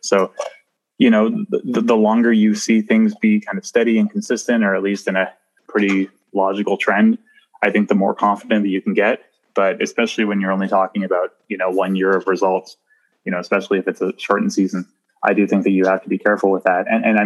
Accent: Nova Scotia, Canada; moved away as an adult; No, I'm from the East Coast of Nova Scotia. So okay. I came here for university 8 years ago, probably within a week of 8 years ago now.

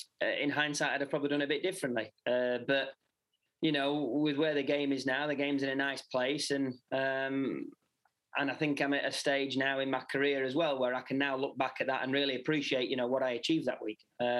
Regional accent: United Kingdom; The Open, obviously being British, the British Open is, it is one of the biggest majors for us guys to win.

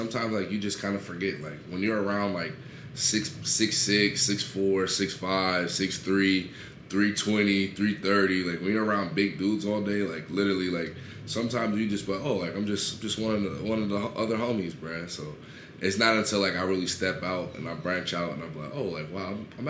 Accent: Oklahoma, United States; because, you know, that's how we did it down south, you know, because I'm from Oklahoma

